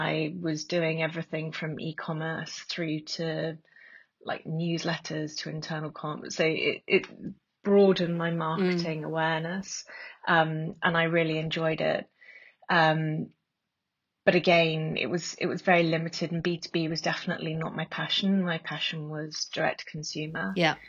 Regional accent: Bristol, South West England, United Kingdom; I grew up in Bristol. I hated my accent.

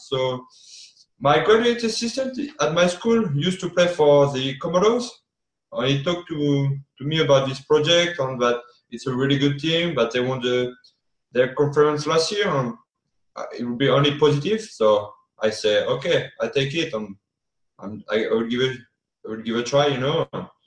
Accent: France; moved away as an adult; now in United States; So, yeah, I come from France. So I came here in the U.S. So first of all, to play in college. So I ended up in Tennessee, in Tuscaloosa University, a D2 school. So I came in January

